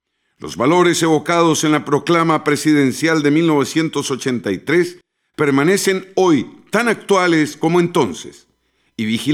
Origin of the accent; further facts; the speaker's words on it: Costa Rica; la férrea defensa de la paz y de la democracia que nos caracteriza como costarricenses